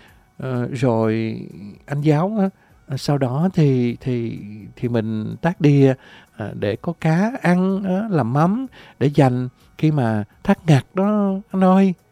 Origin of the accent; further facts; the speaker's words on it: Vietnam; Cà Mau quê em á hả, cá sặc rằng á là cái cá đồng bưng trắp